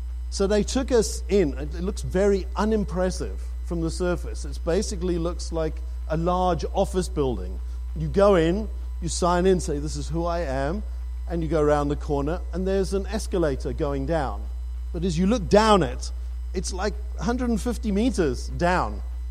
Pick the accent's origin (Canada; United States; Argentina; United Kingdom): United Kingdom; My accent comes from the fact that I was born in the UK. I basically finished my schooling there before I had the opportunity of following my parents to Johannesburg.